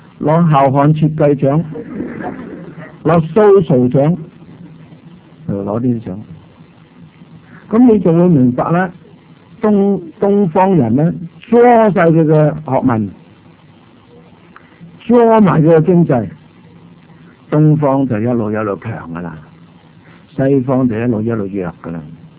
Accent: Canada; 我哋加拿大人咧，平均每一個人孭政府嘅債40,000

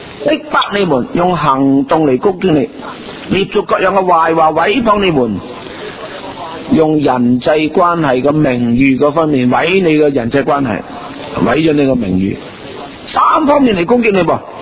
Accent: Guangdong, China; 所以我们广东人叫盐叫做什么

